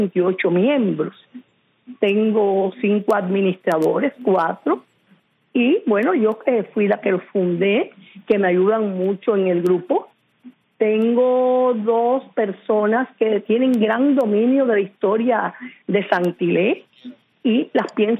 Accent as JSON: {"language": "Spanish", "region": "Sancti Spíritus", "country": "Cuba", "said": "no solamente somos espirituanos, también somos cubanos."}